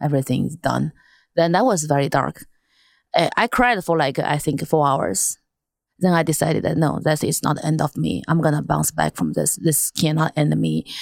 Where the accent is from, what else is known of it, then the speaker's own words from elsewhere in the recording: China; English is a second language; now in United States; Mine is about being Asian growing up in China and coming here as immigrant.